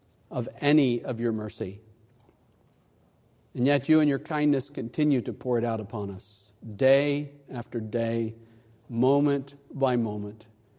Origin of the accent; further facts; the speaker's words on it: Colorado, United States; Again, I said I grew up in Colorado, and when I would open my window in the morning and look west, I would see Pike's Peak.